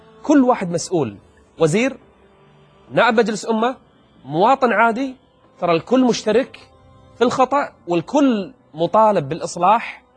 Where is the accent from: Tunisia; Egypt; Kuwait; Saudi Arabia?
Kuwait; هذا كل واحد اللي بيقوله بقلبه أنا كويتي